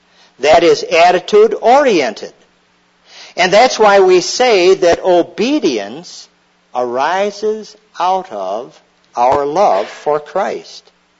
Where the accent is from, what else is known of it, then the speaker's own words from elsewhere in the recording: Scotland, United Kingdom; And so as a Scotsman, I have been a little tight.